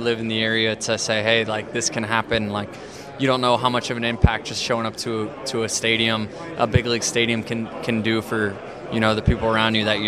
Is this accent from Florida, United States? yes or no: yes; St. Petersburg, Florida, United States; born and raised in St. Pete, had a chance to play for the Rays.